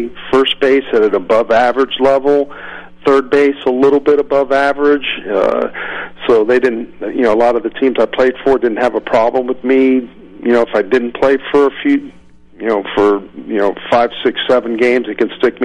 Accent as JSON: {"language": "English", "region": "Florida", "country": "United States", "said": "to be able to go down to Miami and play in my home state and get those regular at bats"}